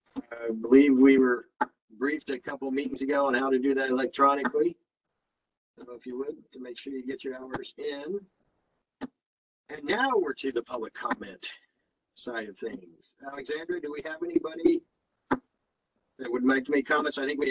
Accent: Texas, United States; I'm from Texas, so I'll get these kind of screwed up sometimes.

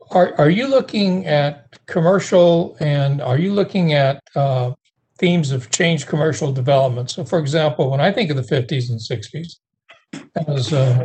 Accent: Sacramento, California, United States; now in Vancouver, United States; I'm new to this area. I grew up in Sacramento, California.

